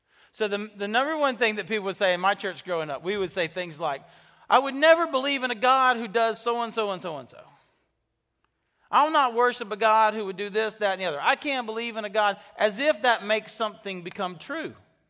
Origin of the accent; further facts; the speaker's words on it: United States; I'm an American. I want to make my choices.